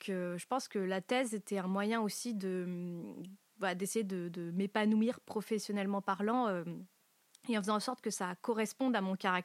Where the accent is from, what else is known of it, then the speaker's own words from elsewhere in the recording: Auvergne-Rhône-Alpes, France; also born or lived in Paris; je suis très très attachée à ma région et à ma ville, qui est ma ville natale. Et je suis revenue en Auvergne après avoir habité trois ans à Paris